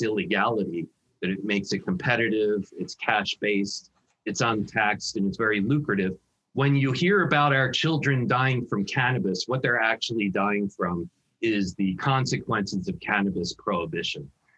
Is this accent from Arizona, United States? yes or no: no; New Jersey, United States; So, for example, in my home state of New Jersey